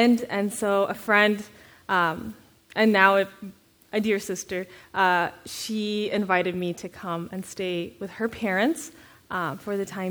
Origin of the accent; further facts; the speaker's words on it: Kazakhstan; So I was born and raised in Kazakhstan. I am actually ethnically Kazakh.